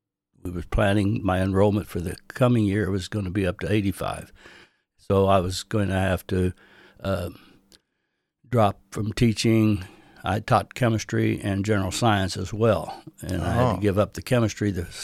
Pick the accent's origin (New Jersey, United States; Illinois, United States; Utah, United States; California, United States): Illinois, United States; I grew up in southern Illinois, in Randolph County, a little farm between Sparta and Chester, Illinois.